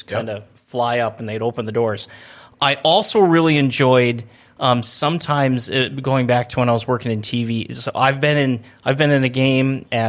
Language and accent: English; Lancaster, Minnesota, United States; I grew up in Lancaster, Minnesota. When I went to school, it was Kitson County North.